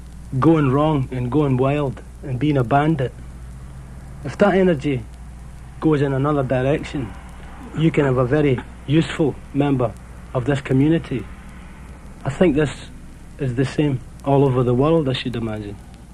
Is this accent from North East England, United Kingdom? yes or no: no; Glasgow, Scotland, United Kingdom; If my accent sounds a little bit strange to you, that's because I come from Glasgow, which is in Scotland. Everybody in Glasgow speaks like that. I grew up there in that city